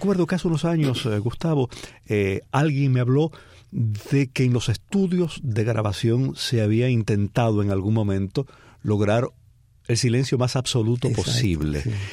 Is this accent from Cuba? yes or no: yes; Cuba; como el que yo sentí en el portal de mi casa en mi pueblo en Cuba